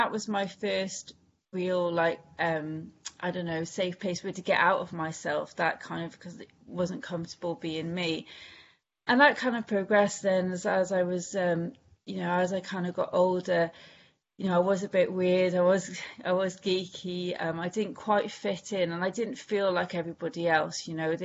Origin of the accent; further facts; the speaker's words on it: Wales, United Kingdom; accent: Welsh; So I don't know if you could tell, but my accent is I'm Welsh, so I'm originally from Wales. And I'm from a little village in Wales